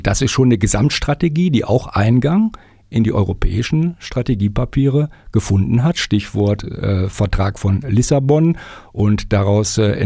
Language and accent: German; North Rhine-Westphalia, Germany; im Rheinland unterwegs gewesen, wo ich herkomme, im Bergischen Land